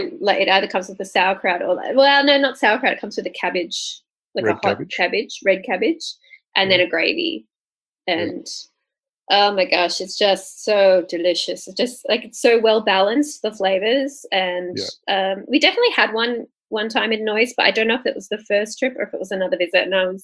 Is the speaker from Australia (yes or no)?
yes; Australia; I'm Australian